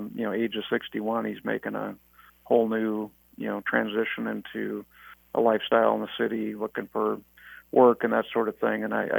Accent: North Dakota, United States; I grew up in Western North Dakota, went through with my family. I was oldest of five boys

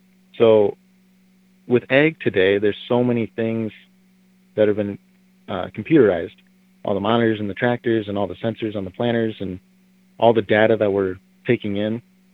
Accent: Bass, South Dakota, United States; I was born and raised in Bass, South Dakota, on our family farm, growing corn and soybeans primarily.

